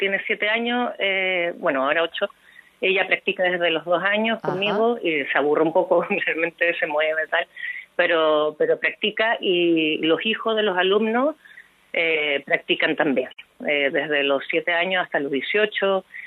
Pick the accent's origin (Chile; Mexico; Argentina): Chile; moved away as an adult; now in San Sebastián, Spain; Yo soy chilena, pero me vine a vivir a Donosti para abrir el primer estudio de yoga y eso hace 7 años